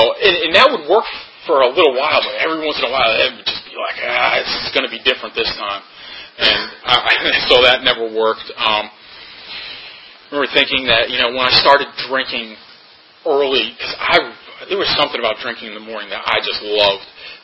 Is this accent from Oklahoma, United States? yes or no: no; Connecticut, United States; also born or lived in Boston / Germany; But I'm originally from Connecticut. That's where I grew up and went to high school and went to college in Boston. I had the year in Germany. So after the year in Germany, I came back to Boston to finish up my senior year.